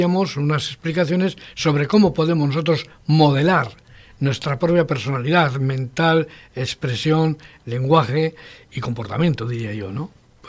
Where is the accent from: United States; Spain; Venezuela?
Spain; para mí yo soy español, ¿vale? Y castellano.